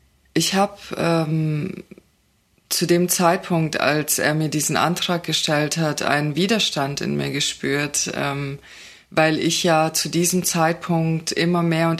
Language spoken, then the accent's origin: German; Baden-Württemberg, Germany; Also ich bin in einer Kleinstadt in Baden-Württemberg aufgewachsen und ich bin in einem Teil dieser Kleinstadt aufgewachsen, die stark von migrantischen Communities geprägt war.